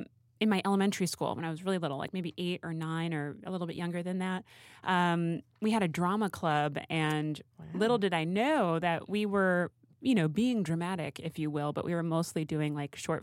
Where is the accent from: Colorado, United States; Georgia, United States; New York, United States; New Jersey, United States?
New Jersey, United States; Hoboken; Well, I grew up in Hoboken, New Jersey.